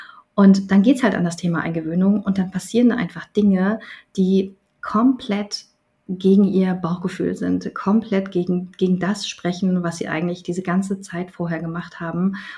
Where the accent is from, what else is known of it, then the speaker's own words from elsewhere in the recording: East Germany, Germany; Ich bin ja ein Kind der DDR, ich bin in den 80ern geboren